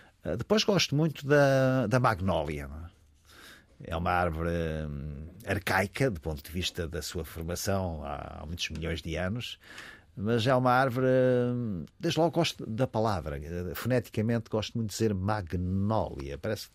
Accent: Ílhavo, Aveiro, Portugal; porque eu sou de Aveiro, mas de Ilha

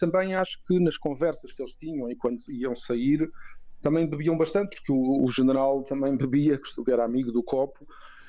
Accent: Mozambique; born there; Porque eu nasci em Moçambique.

